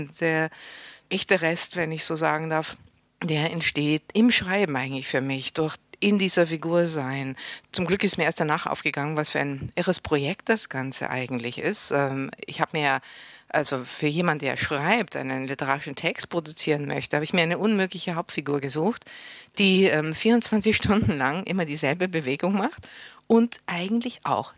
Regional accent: Munich, Bavaria, Germany; now in Berlin, Germany; Ich bin in München aufgewachsen und habe sozusagen naturgemäß als Kind auch mit der Schule immer wieder Bergausflüge gemacht.

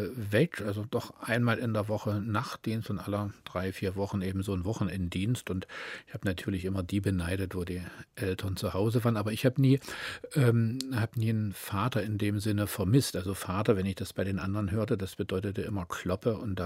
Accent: Dresden, Saxony, Germany; accent: Saxon; Ich bin halt ein Dresdner, ich bin da aufgewachsen und ich bin eben zweisprachig aufgewachsen.

